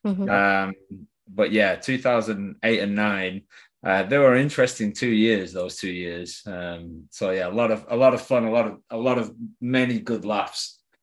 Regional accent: Preston, North West England, United Kingdom; also born or lived in London, United Kingdom; Yeah, I'm joining you from the northwest of England, a city called Preston. I'm a proud Prestonian.

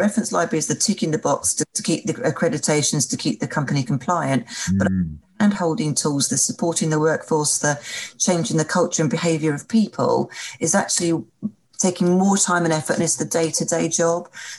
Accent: United Kingdom; And we love risk assessment. Oh my God, we're British.

